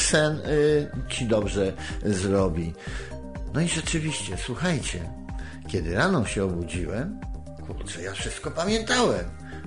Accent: Tomaszów Mazowiecki, Łódź Voivodeship, Poland; nad pilicą się wychowałem w Tomaszowie Mazowieckim, o którym śpiewała

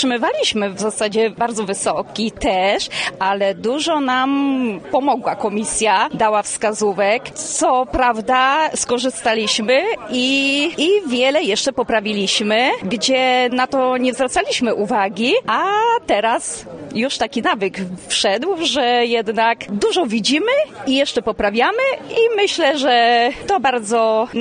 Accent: Warszyce, Łódź Voivodeship, Poland; Z Warszyc.

